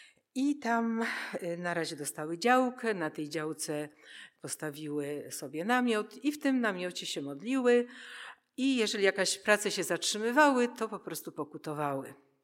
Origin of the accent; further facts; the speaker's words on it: Silesian Voivodeship, Poland; born there; Także to była maleńka wioska niedaleko Częstochowy, w domu babci.